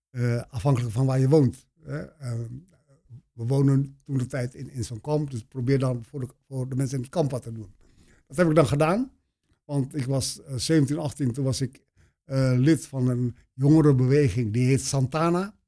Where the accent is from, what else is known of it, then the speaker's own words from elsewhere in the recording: Netherlands; ik ben kapellenaar, ik ben een Nederlander van Molukse afkomst.